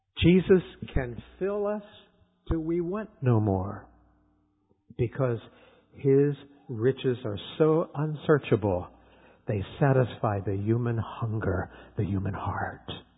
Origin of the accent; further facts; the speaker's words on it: Battle Creek, Michigan, United States; where are you from? Battle Creek, Michigan.